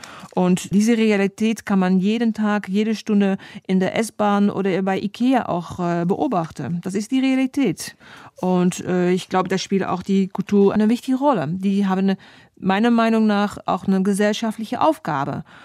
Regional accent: Netherlands; Vielleicht hat es damit zu tun, dass ich da auch anders geprägt bin aus den Niederlanden.

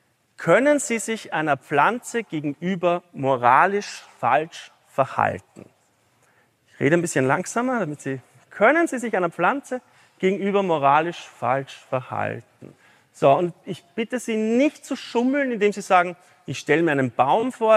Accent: Austria; Wenn Sie das nächste Mal bei uns in Österreich sind, merken Sie, das sind Kathedralen der Natur.

